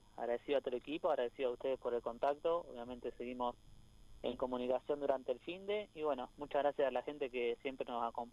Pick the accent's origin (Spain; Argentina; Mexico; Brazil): Argentina; General Rodríguez, Buenos Aires Province; born there; acá en General Rodríguez, donde nací, donde hay muchos automovilistas acá, mucha gente fierrera, muchos corredores, muchos pilotos